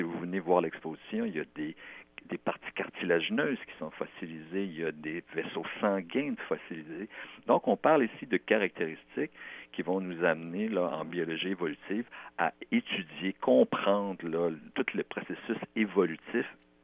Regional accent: Quebec, Canada; Et ça, là, c'est chez nous, au Québec, en Gaspésie.

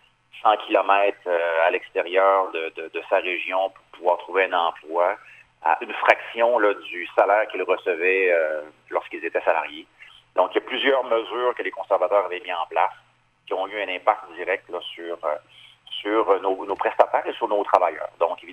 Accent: Quebec, Canada; chez nous, en Gaspésie, dans l'Est du Québec

